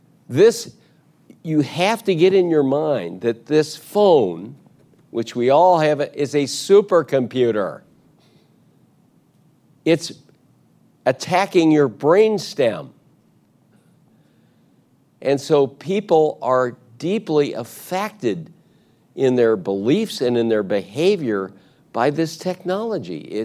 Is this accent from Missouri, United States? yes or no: yes; St. Louis, Missouri, United States; Look at, I grew up in the Baptist Church in St. Louis.